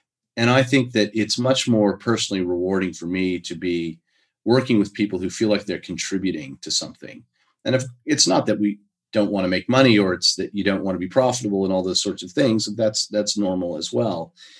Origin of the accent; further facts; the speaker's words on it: United States; accent: American; now in Australia; listening to me, my accent's American, but I've been in Australia for 27 years.